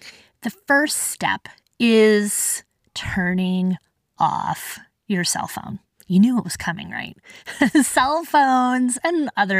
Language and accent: English; Tucson, Arizona, United States; I grew up in Tucson, Arizona, in the heart of the desert.